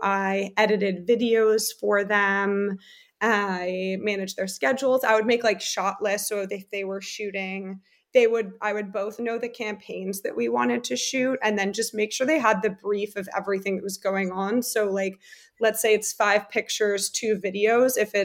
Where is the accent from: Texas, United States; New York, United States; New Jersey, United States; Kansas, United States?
New Jersey, United States; also born or lived in Germany; I was born in America. And then I did 3rd grade and part of 4th grade in Germany, and then moved to New Jersey. But I also went to a German school as well as an American school.